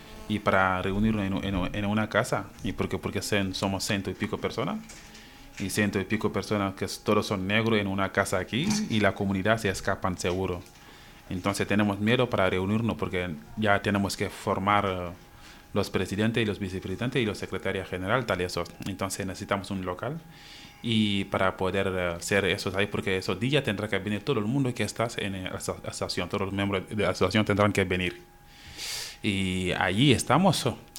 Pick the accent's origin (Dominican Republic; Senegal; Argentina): Senegal; Spanish is a second language; Porque también somos de Senegal. Porque también somos Senegal.